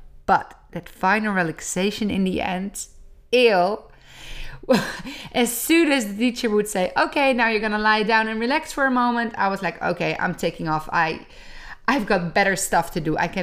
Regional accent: Zeist, Utrecht, Netherlands; I'm teaching a lot of classes around Amsterdam and in my hometown Zeist, and, you know, getting really back on it.

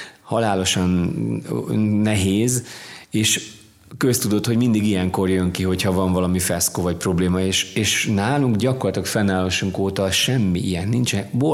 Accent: Cegléd, Pest, Hungary; én Cegléden nőttem föl

